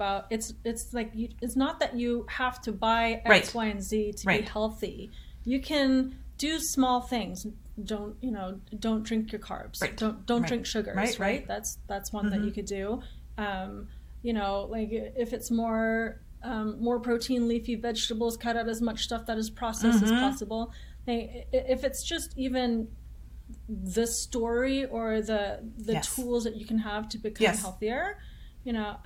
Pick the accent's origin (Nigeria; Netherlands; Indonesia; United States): Indonesia; I grew up in Indonesia.